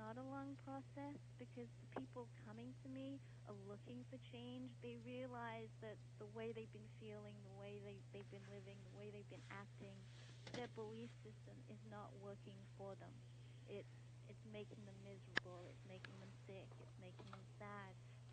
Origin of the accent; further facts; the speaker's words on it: England, United Kingdom; moved away as an adult; also born or lived in Malaysia; now in Canada; Well, I was born in Malaysia. I grew up in England. I was educated in England, and then I emigrated to Canada over 26 years ago now. So I reside in Canada.